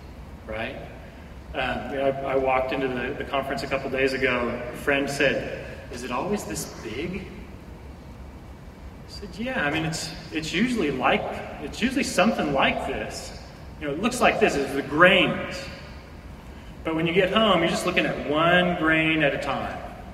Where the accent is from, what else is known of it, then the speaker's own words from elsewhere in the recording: California, United States; And I'm from Central California, right?